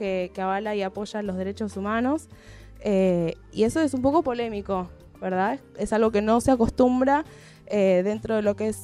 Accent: Mar del Plata, Buenos Aires Province, Argentina; moved away; yo soy de Mar del Plata, y cuando me vine a vivir acá

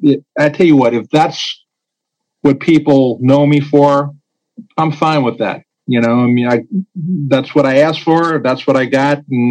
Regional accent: New Orleans, Louisiana, United States; I snagged a position as the copy boy in the sports department of the New Orleans Times-Picayune, my hometown paper.

